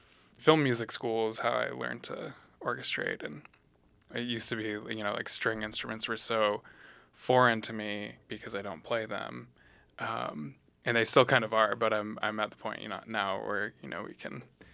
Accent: Seattle, Washington, United States; I ended up coming back to, I'm from Seattle originally, so I ended up coming back to Seattle

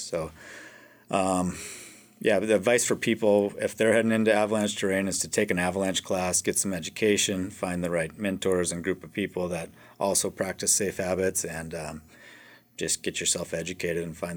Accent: Juneau, Alaska, United States; I grew up here in Juneau, and I started going heli skiing with my friends when I was about 18 years old

